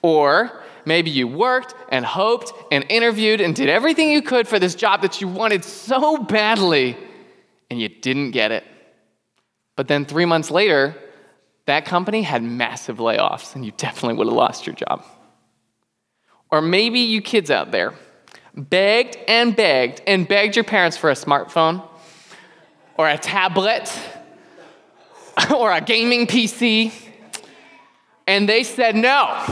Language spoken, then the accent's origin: English; Florida, United States; And I was from South Florida. I went to college in Indiana, so I could see myself basically living anywhere.